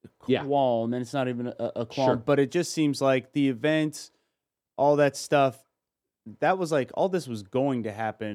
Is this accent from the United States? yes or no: yes; United States; But I'm from America.